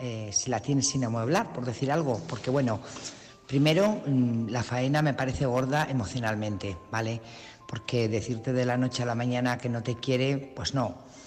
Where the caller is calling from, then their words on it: Burgos, Castile and León, Spain; de Burgos.